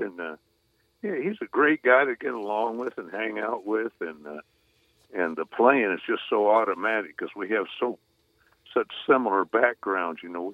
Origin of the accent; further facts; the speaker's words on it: Oklahoma, United States; I'm a roots guy. I'm from Oklahoma, and that's kind of like a crossroad. It's where a lot of different kinds of music mixed up, like country and blues and gospel and like that, you know.